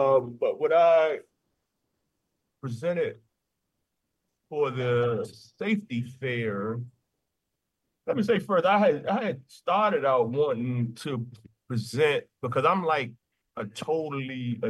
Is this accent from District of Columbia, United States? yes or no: yes; Washington, District of Columbia, United States; Because I can remember growing up around Simple City, Condor Terrace area of Southeast as a kid.